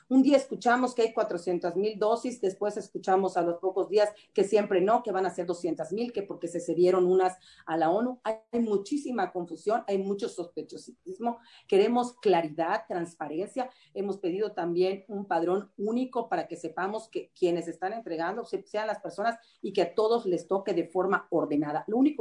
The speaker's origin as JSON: {"language": "Spanish", "region": "Yucatán", "country": "Mexico", "said": "Muchos saludos de aquí, desde mi tierra, desde Yucatán."}